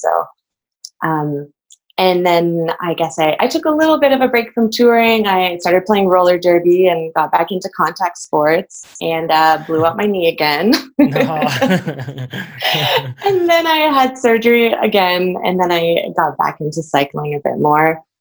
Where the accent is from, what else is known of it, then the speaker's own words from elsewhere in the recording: Surrey, British Columbia, Canada; So I grew up in Surrey, British Columbia, just south of Vancouver, close to the US border.